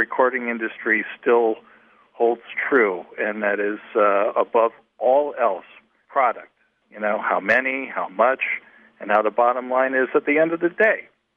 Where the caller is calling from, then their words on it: Newtown, Connecticut, United States; I'm calling from Newtown, Connecticut.